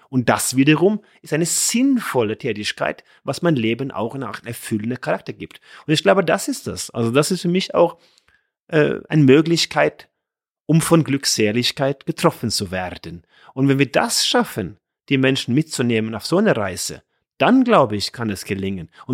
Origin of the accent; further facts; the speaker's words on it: Norway; insbesondere in Norwegen, meiner Heimat war es ja immer so sehr stark an der Küste